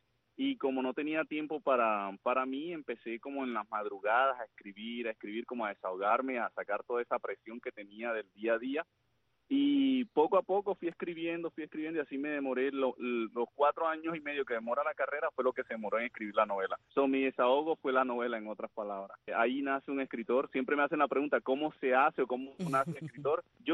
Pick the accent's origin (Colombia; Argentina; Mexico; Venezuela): Colombia; Barranquilla, Atlántico; now in Cuba; nací en Colombia, en la ciudad de Barranquilla. Vine hace 22 años y me ubiqué en la ciudad de Jayalía, o sea que tengo mitad corazón colombiano y mitad corazón de Cuba.